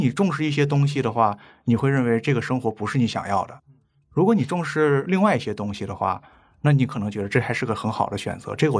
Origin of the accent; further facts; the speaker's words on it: Northeast China, China; 但我们东北人和山东是山东人的后代啊。